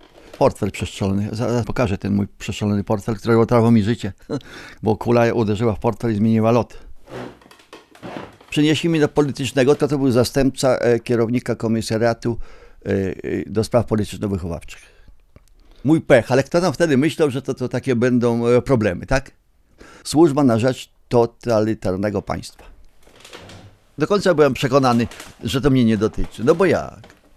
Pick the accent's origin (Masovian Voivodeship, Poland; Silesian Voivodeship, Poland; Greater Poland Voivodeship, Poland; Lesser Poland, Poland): Masovian Voivodeship, Poland; Patków; i w Patkowie w mojej wsi przyjechał do domu zastępca komendanta